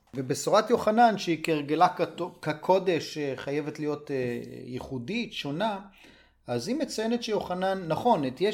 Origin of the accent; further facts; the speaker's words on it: Tirat Zvi, Northern District, Israel; אני גדלתי בקיבוץ טירת צבי, בעמק בית שאן